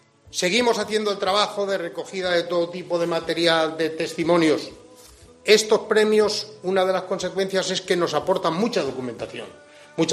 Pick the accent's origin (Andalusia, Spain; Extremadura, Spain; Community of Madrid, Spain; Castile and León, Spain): Castile and León, Spain; Otero de Bodas; Yo pongo a veces el ejemplo de mi pueblo, de Otero de Bodas.